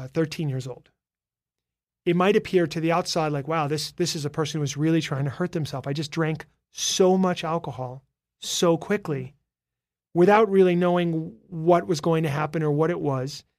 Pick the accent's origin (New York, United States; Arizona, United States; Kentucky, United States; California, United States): New York, United States; New York City; Grew up in New York City.